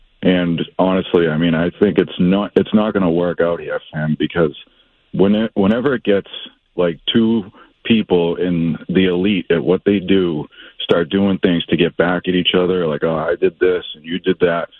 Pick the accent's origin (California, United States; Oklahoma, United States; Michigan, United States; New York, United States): California, United States; I grew up in California. I had West Coast roots.